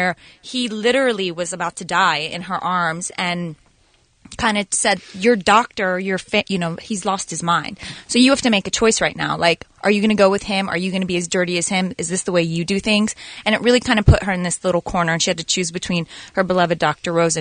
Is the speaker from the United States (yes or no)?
no; Afghanistan; I am from Afghanistan.